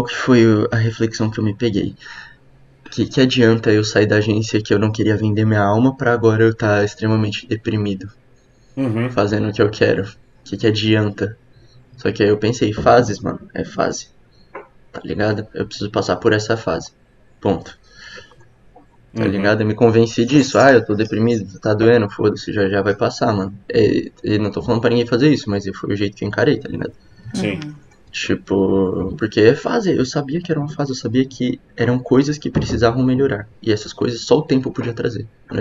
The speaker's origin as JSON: {"language": "Portuguese", "region": "São Paulo", "country": "Brazil", "tie": "born or raised there", "said": "cresci em São Paulo, capital, né?"}